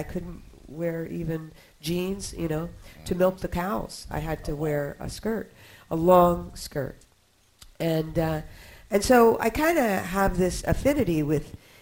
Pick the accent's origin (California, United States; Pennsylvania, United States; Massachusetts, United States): Pennsylvania, United States; Well, I'm from Pennsylvania, and I went to school in Connecticut.